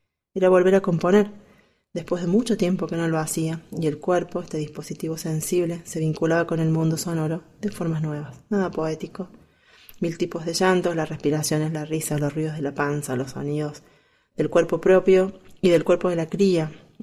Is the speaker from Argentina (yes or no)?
yes; Córdoba, Argentina; soy de Córdoba, Argentina.